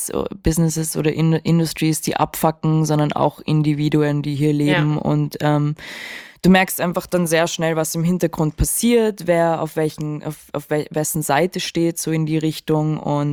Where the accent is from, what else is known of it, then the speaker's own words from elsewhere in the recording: Vienna, Austria; ich bin auch in Wien aufgewachsen.